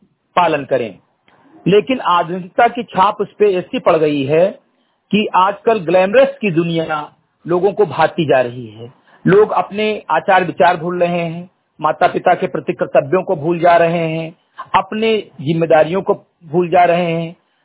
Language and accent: Hindi; Bahraich, Uttar Pradesh, India; ग्राम post MG घटही थाना कोतवाली मोतिया जनपद बहराइच का मूल निवासी हूं